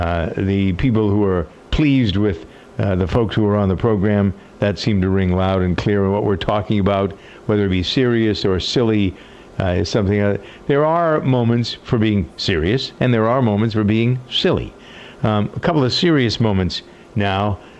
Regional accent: Framingham, Massachusetts, United States; That's what there's a great joke in my hometown of Framingham, Massachusetts.

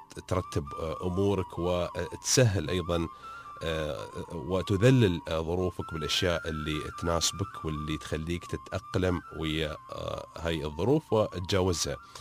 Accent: Dubai, United Arab Emirates; المشاريع الوقفية اللي عندنا في دبي 700 مشروع وقفي في ظرف 15 سنة

